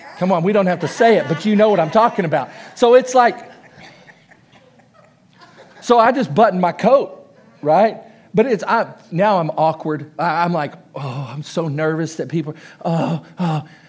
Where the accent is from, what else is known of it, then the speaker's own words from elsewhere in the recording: Texas, United States; Of course, I'm from Texas. Gravy is all over all of it, right?